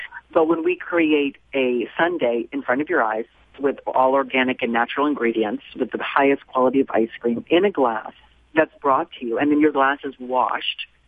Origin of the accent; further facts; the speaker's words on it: Maine, United States; the tomatoes that he was selling came from about 10 miles of where we grew up in Maine